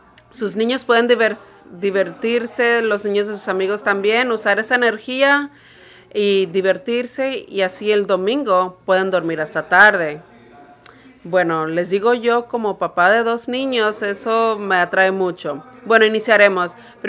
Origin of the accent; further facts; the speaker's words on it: England, United Kingdom; Spanish is a second language; soy uno de los pastores aquí. No estoy hablando raro, soy de Inglaterra.